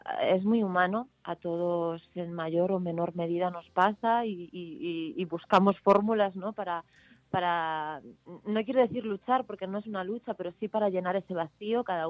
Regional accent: Madrid, Community of Madrid, Spain; yo soy de Madrid, soy madrileña, por parte de familia, son todos gallegos, por parte de familia materna

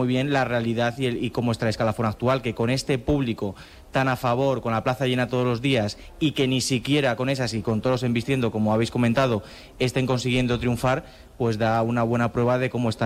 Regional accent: Madrid, Community of Madrid, Spain; born there; soy nacido en Madrid, que la gente muchas veces se confunde, pero bueno, medio de Albacete, mi madre es de Albacete, así que prácticamente de allí

